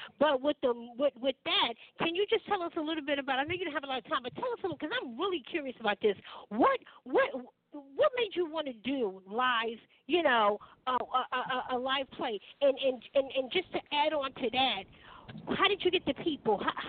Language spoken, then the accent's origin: English; New York, United States; I don't know if it's because I came from New York or what.